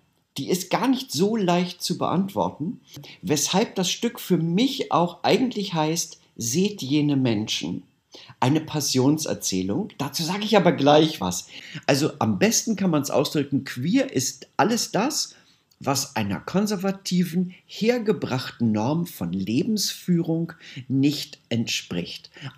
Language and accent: German; Germany; ich bin 60 Jahre und bin aufgewachsen in Deutschland zu einer Zeit, als noch ein Paragraph homosexuelle Beziehungen verboten hat. Das war, da war ich nicht nur queer, sondern ein Verbrecher.